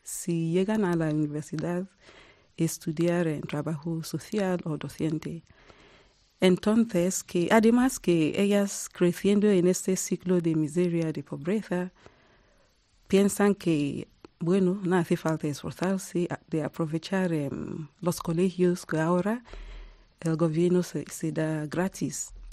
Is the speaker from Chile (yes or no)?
no; Nigeria; now in South Africa; Bueno, yo vine de Nigeria y ahora llevo 20 años viviendo en Sudáfrica, y soy nigeriana y también sudafricana.